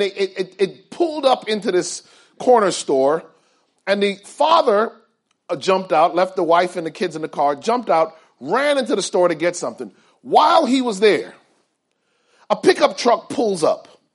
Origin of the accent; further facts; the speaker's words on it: Bloomfield, Connecticut, United States; I grew up in Connecticut in a town called Bloomfield.